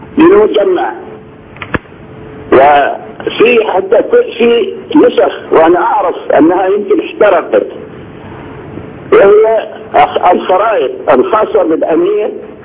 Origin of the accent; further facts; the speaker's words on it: Sharjah, United Arab Emirates; هذا جزء من رد الجميل من مصر علينا نحن وخاصة أبناء الشارقة